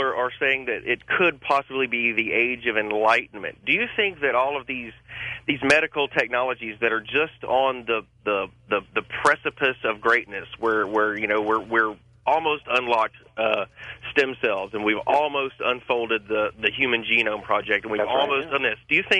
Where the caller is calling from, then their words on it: Shreveport, Louisiana, United States; I'm calling from Shreveport, Louisiana.